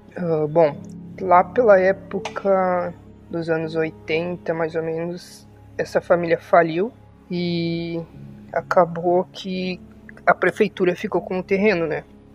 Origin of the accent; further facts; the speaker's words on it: Rio Grande do Sul, Brazil; sou do Rio Grande do Sul.